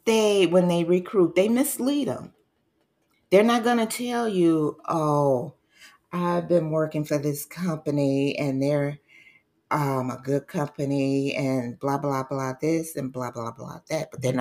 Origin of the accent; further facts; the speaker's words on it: Highland Park, Michigan, United States; Where I grew up at in Highland Park, Michigan, they once had 3 hospitals.